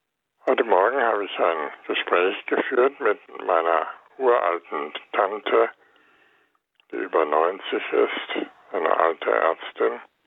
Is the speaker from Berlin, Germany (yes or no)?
no; Hildesheim, Lower Saxony, Germany; born there; Ich bin geboren in Hildesheim